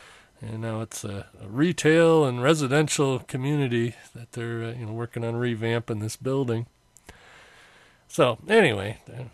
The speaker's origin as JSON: {"language": "English", "town": "Traverse City", "region": "Michigan", "country": "United States", "tie": "born or raised there", "said": "it's talking about my hometown, Traverse City."}